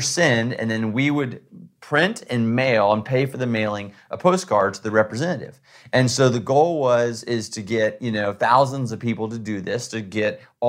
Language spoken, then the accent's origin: English; Texas, United States; I mean, I grew up in Texas hunting.